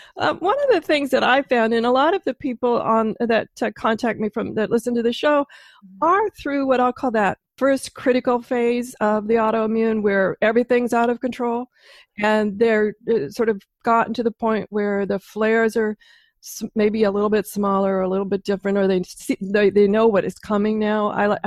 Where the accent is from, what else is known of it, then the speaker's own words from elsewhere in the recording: Pacific Northwest, United States; I had to remind them I'm from the Pacific Northwest and I thought I was home.